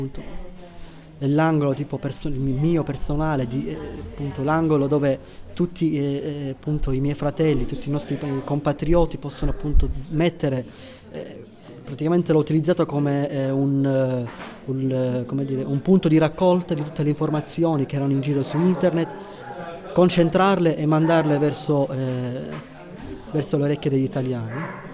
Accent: Tunisia; Italian is a second language; Avevo un desiderio irrefrenabile di partecipare, di poter dire un giorno ai miei fratelli tunisini

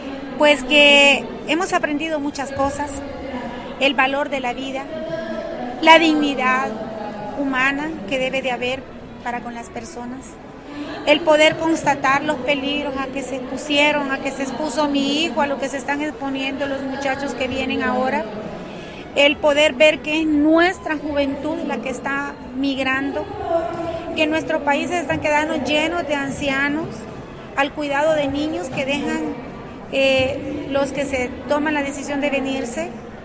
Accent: El Salvador; vengo de El Salvador

